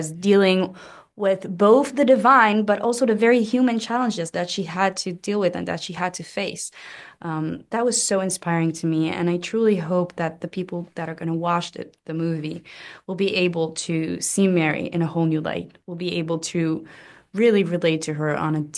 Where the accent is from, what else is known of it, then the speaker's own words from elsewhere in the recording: Israel; growing up in Israel, I knew it